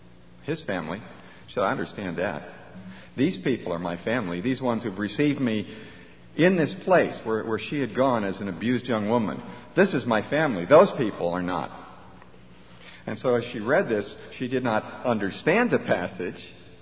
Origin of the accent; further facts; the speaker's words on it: New York, United States; But I guess I'm in Mississippi now, and we're way down in the sticks or something. I grew up in New York State, and we didn't have a great image of Mississippi.